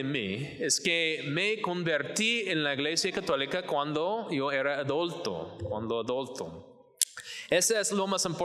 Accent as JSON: {"language": "Spanish", "town": "Georgetown", "region": "Texas", "country": "United States", "tie": "born or raised there", "also_born_or_lived": "Michigan", "second_language": "Spanish", "said": "Soy de Georgetown, que es la ciudad un poquito norte de Austin, no es mucho, pero nací en Michigan, pero por muchos años yo vivía en Georgetown con mi madre y mi padre."}